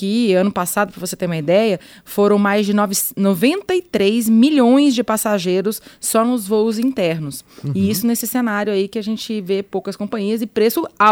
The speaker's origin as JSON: {"language": "Portuguese", "town": "Florianópolis", "region": "Santa Catarina", "country": "Brazil", "tie": "born or raised there", "said": "4 semanas atrás eu fui para Florianópolis, para lá, para minha terra."}